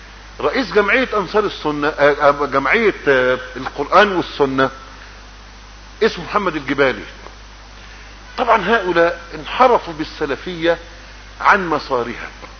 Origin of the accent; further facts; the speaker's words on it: Egypt; ما احنا على قواعدنا كمصريين